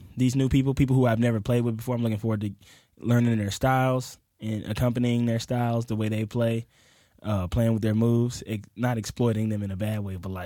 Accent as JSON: {"language": "English", "town": "Pascagoula", "region": "Mississippi", "country": "United States", "tie": "born there", "said": "I was born in Mississippi, Pascagoula, Mississippi. I am one of very few improvisers from Mississippi."}